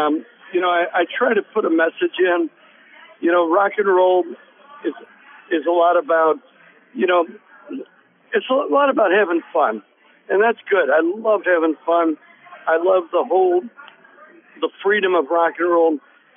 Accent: Berwyn, Illinois, United States; You know, I'm from Berwyn, Illinois, you know, small town.

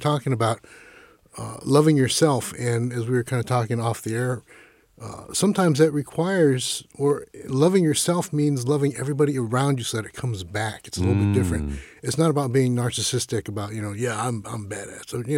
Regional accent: East Los Angeles, California, United States; I grew up in East L.A., so I tell everybody, it's somewhere between, you know, enchiladas and barbecue with a little spiritual sauce on the side.

